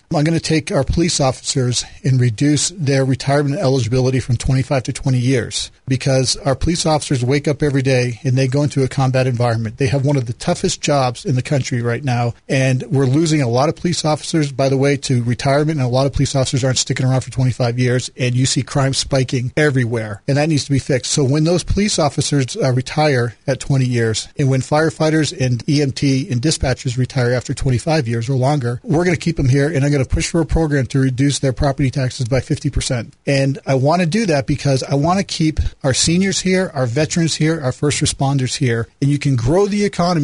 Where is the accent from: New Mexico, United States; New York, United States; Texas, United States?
New Mexico, United States; Rio Rancho; It's always good to be back here in my hometown of Rio Rancho.